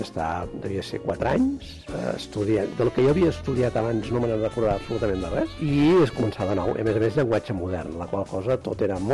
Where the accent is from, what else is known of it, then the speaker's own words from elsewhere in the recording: Premià de Mar, Catalonia, Spain; born there; vaig néixer a Premià de Mar i ara tinc 61 anys.